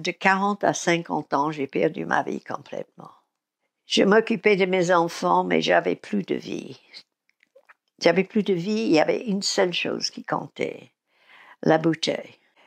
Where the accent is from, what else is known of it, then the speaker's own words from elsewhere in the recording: United States; parce que je suis américaine